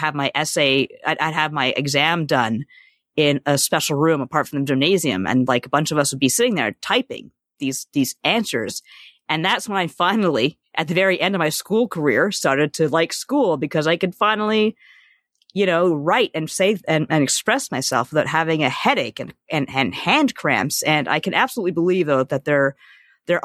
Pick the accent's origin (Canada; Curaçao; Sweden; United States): Canada; And as the Canadian, I have to ask, what the hell is junior year?